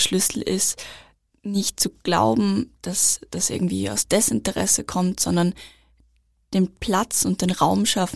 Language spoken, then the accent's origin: German; Vienna, Austria; Ich bin in Wien aufgewachsen, im 12. Bezirk in Meidling, und meine Lohnarbeit ist Tanzlehrerin.